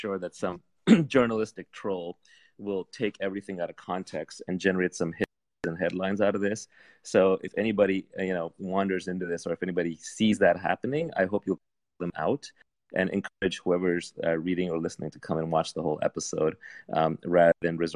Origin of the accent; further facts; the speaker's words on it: India; I came from India. I love India. I love Indians.